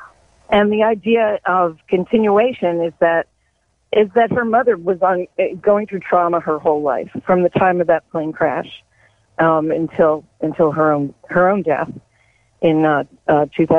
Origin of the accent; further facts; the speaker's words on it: Elizabeth, New Jersey, United States; born there; This all happened before I was born in 1952 in Elizabeth, New Jersey.